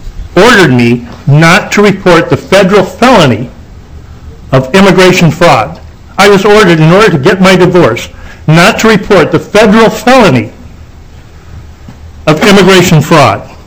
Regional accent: Hopkins, Minnesota, United States; I'm from Hopkins.

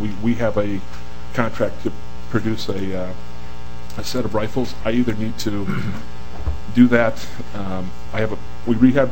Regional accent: Minnesota, United States; I'm from Minnesota, I live in Minnetonka, my office is in Hugo

